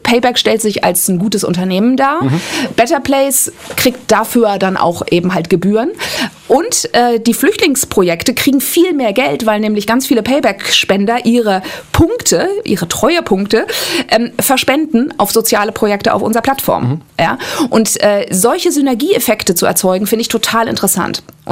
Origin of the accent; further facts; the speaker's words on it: Hamburg, Germany; also born or lived in Munich; now in Berlin, Germany; Und ich komme ja aus Hamburg, habe dann in München studiert, in ein paar anderen Ländern dann auch noch gewohnt.